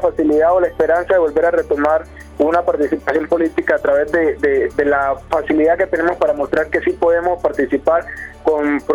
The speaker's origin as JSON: {"language": "Spanish", "town": "Quibdó", "region": "Chocó", "country": "Colombia", "said": "Soy del departamento del Chocó, de su capital Quibdó."}